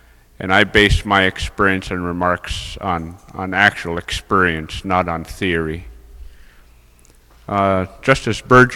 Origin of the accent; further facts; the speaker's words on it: St. Michael, Alaska, United States; I'm from the Tashekmute tribe of St. Michael, the people of the Big Bay.